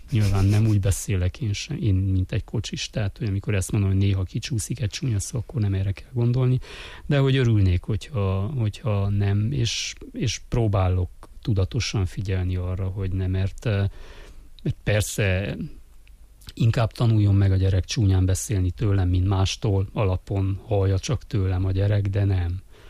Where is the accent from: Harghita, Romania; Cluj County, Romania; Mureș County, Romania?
Mureș County, Romania; Backamadaras; én falun nőttem fel, és nagyon keveset jártunk be városra, annak ellenére, hogy 18 kilométerre van csak Backamadaras Marosvásárhelytől